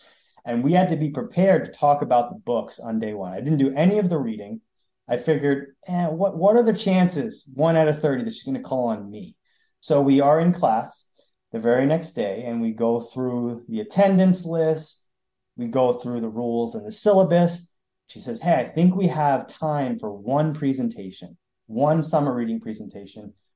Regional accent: New York, United States; one of the things that you should know about my hometown, Staten Island, New York, it is the culture is very Italian and also Irish

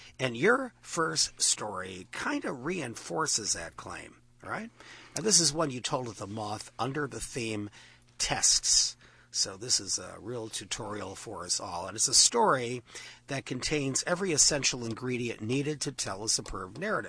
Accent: Cleveland, Ohio, United States; You know, I'm from Cleveland, Ohio.

